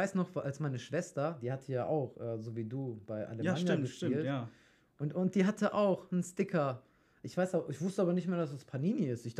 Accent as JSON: {"language": "German", "country": "Italy", "said": "Boah, ich bin ja Italiener"}